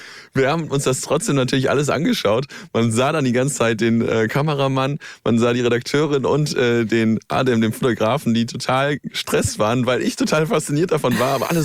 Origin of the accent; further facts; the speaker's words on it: North Rhine-Westphalia, Germany; das Phantasialand in Köln. Ich bin dort in der Gegend groß geworden